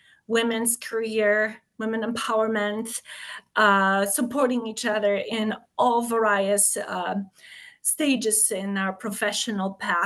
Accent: Lublin, Lublin Voivodeship, Poland; now in Milwaukee, United States; where I can bridge a gap between my two homes, which is Milwaukee now for sure, and Lublin, and that's my hometown in Poland.

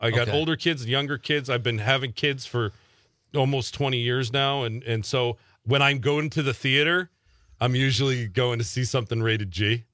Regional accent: New York, United States; When I was a kid growing up in New York, I was a Mets fan in the 80s, and RC was all over Shea Stadium.

